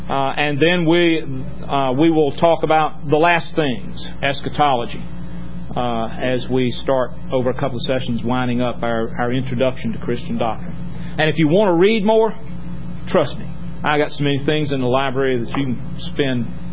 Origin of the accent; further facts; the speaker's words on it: Burlington, North Carolina, United States; when I was growing up in Burlington, North Carolina, I only knew about three Catholics.